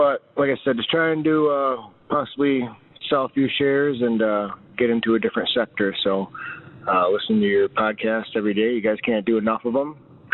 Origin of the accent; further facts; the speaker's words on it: Wisconsin, United States; I'm from Wisconsin.